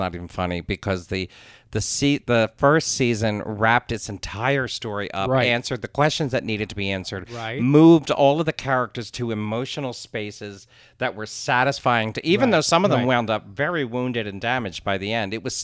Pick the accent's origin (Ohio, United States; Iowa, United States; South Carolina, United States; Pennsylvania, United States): Pennsylvania, United States; Philadelphia; accent: Philadelphia; I'm so aware of my Philadelphia accent that I have to be careful that I'm saying this correctly.